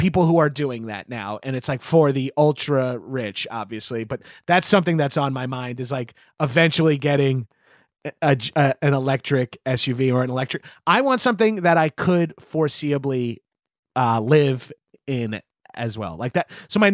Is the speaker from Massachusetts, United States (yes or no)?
no; Long Island, New York, United States; I'm from Long Island, New York.